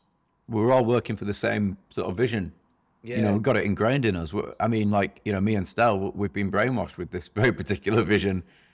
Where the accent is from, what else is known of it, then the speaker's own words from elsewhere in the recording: Harrogate, Yorkshire and the Humber, United Kingdom; I have to say that when I say I'm from Harrogate, because, you know, I'm not from one of your typical, working class cities that, you know, people think it's cool, you know.